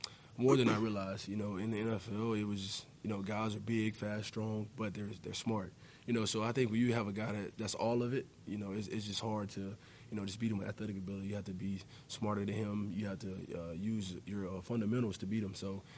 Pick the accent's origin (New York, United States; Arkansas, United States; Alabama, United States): Alabama, United States; We're from Alabama, and just to be able to play with him, you know, I was happy.